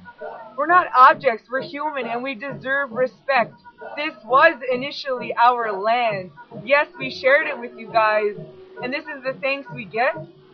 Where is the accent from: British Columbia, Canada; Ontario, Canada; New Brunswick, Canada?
New Brunswick, Canada; Elsipogtog First Nation; I'm from Elzibukduk First Nation